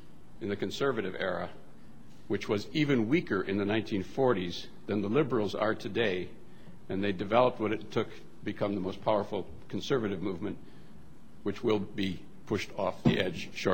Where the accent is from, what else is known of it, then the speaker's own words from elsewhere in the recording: Wisconsin, United States; I'm from Wisconsin. I grew up in the period of the Joe McCarthy's era.